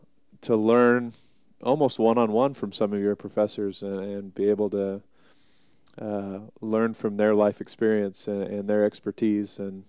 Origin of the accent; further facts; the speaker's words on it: Liberal, Kansas, United States; I grew up in Liberal, Kansas, and was born there. Graduated from high school there in 95.